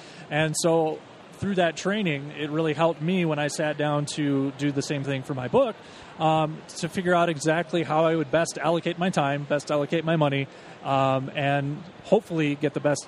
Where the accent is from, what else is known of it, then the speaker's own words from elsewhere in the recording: Michigan, United States; I'm actually from the Michigan area.